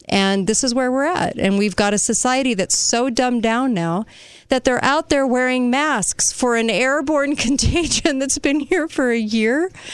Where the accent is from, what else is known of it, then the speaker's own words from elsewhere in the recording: California, United States; now in Utah, United States; I came from California, and I moved to the state of Utah.